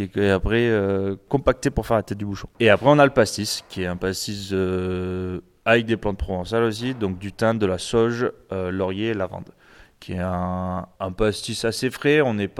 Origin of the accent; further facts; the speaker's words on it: France; moved away; On est parti de la France en 2001, et après, on a fait 22 ans d'expatriation. Donc, mes parents ont fait 8 pays, moi j'en ai fait 10.